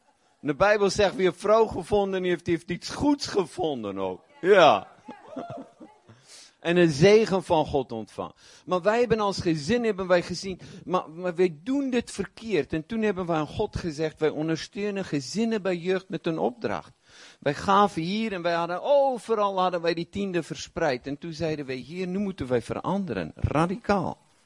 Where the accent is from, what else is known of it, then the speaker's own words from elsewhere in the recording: South Africa; Omdat wij uit Zuid-Afrika komen, moeten wij ook teruggaan. Mijn moeder leeft nog. Mijn moeder is 89.